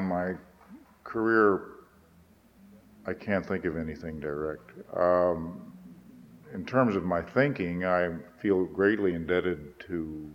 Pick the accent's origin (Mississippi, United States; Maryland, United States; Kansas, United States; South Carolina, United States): Kansas, United States; My early background was I grew up in Kansas and went to high school there.